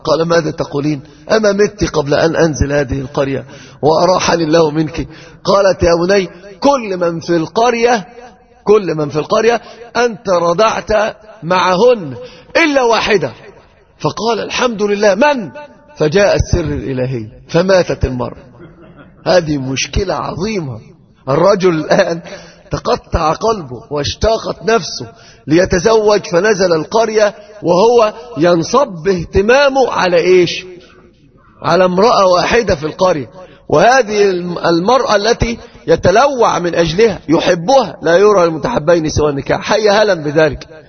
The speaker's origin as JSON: {"language": "Arabic", "country": "Egypt", "said": "عندنا في مصر يقولون يخلق من الشبه كم؟ 40"}